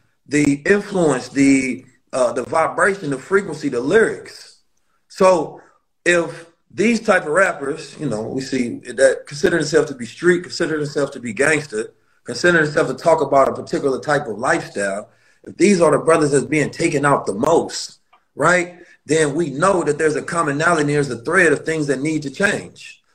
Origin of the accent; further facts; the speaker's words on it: St. Louis, Missouri, United States; also born or lived in Oakland, California; I'm from Oakland, and I grew up in St. Louis, so I know the streets very well.